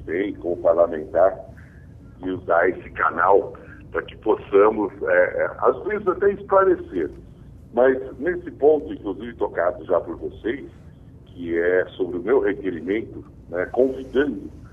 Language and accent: Portuguese; Brazil; Eu, como brasileiro e produtivista que sou